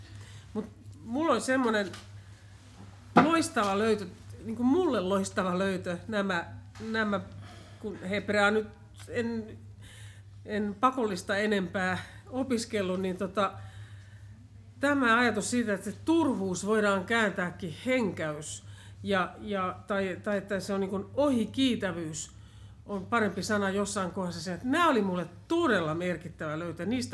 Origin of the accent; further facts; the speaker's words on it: Tampere, Pirkanmaa, Finland; mä oon ollut ainoastaan kerran kotikaupungissani Tampereella